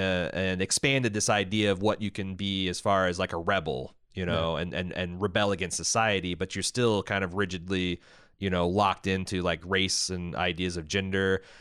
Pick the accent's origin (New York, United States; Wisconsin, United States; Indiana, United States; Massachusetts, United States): Indiana, United States; growing up in Southern Indiana, I feel a little bit of a kid.